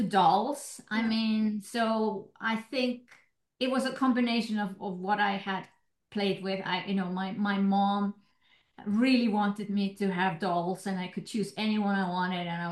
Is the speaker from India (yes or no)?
no; Iceland; English is a second language; Well, I born and raised in Iceland